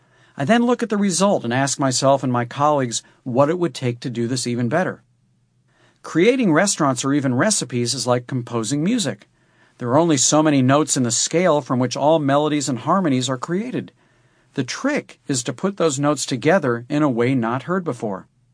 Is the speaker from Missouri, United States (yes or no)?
yes; St. Louis, Missouri, United States; Back in my hometown of St. Louis, I was no less curious about what people ate.